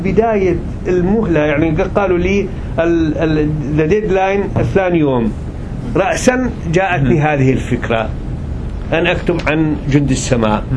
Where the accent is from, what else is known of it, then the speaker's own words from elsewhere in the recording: Iraq; فلا تستطيع أنت كعراقي، لا تستطيع أن تفكر بشيء خارج المآسي التي تحدث الآن في العراق.